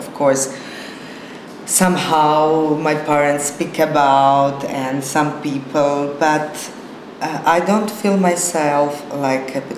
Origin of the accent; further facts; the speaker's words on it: Zagreb, City of Zagreb, Croatia; I grew up in Zagreb and I'm born there.